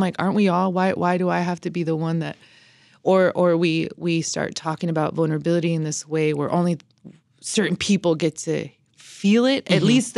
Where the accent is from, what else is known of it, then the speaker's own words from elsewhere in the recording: United States; I think just because I'm Mexican American, I have influence.